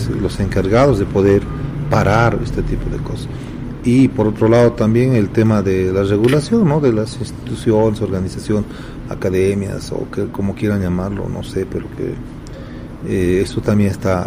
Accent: Bolivia; que somos folcloristas, los bolivianos, manejamos pues vestuario ampulosísimo

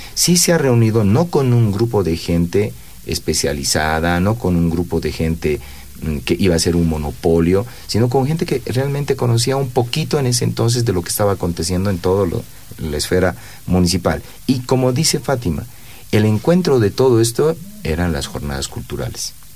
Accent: La Paz, Bolivia; Yo me considero artista, pero antes de considerarme artista me considero paceño. Y cuando salgo del país me considero boliviano.

